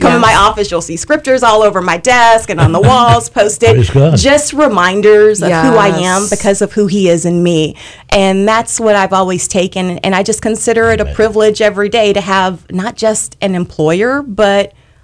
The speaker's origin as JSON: {"language": "English", "country": "United States", "tie": "born or raised there", "said": "I was born and raised right here in Martin County."}